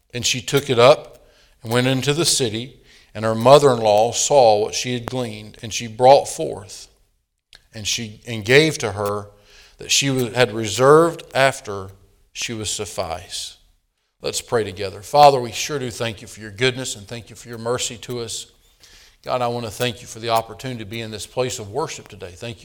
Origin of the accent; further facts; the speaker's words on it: North Carolina, United States; She grew up in Virginia. Of course, I grew up in North Carolina. And we enjoy the small town life, the small community.